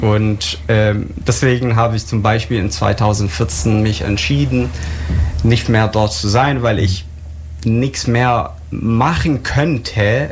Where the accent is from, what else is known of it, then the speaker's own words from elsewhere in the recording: Syria; German is a second language; Ich komme aus dem Osten von Syrien, wo die meisten Gas- und Ölfelder sind